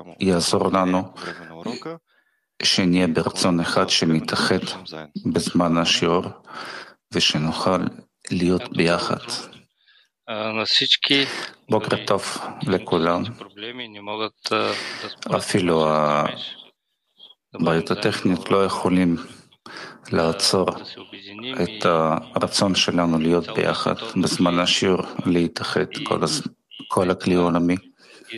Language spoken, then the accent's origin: Hebrew; Bulgaria; הכנו יחד עם חברים מרומניה, אנחנו מבולגריה